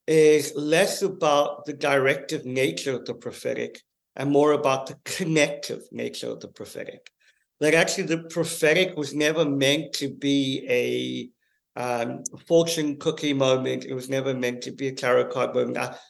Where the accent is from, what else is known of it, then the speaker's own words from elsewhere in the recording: Cape Town, Western Cape, South Africa; now in United Kingdom; I grew up in South Africa, born in Cape Town. And God, through his incredible way that he always does, led me to the UK